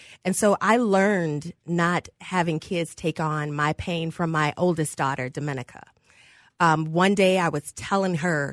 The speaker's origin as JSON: {"language": "English", "town": "Detroit", "region": "Michigan", "country": "United States", "said": "I'm from Detroit, Michigan. I'm the last of eight kids. My parents are from America's Georgia. My dad and mom moved up to Detroit when Henry Ford opened the first plant."}